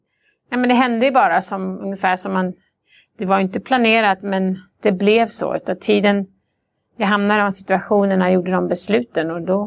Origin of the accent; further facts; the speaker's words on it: Sweden; Jag menar, hemma i Sverige är det lite mer naturligt kanske.